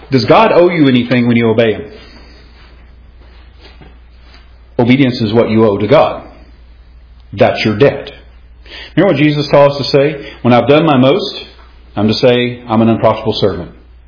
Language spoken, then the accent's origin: English; Powder Springs, Georgia, United States; when you drive into my hometown of Powder Springs